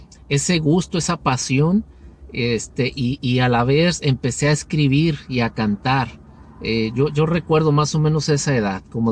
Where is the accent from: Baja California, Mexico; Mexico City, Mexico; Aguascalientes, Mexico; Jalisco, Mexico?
Baja California, Mexico; Tijuana; now in San Diego, United States; Ah, soy de Tijuana, pero radico en San Diego. Ya tengo como unos 10, 11 años más o menos acá en San Diego.